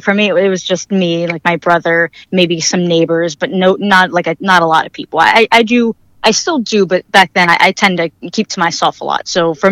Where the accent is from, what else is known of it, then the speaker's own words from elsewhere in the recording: Youngstown, Ohio, United States; I'm from the Youngstown, Ohio area, so I'm in boring Ohio, you know, kind of sort of northeastern. I'm between Pittsburgh and Cleveland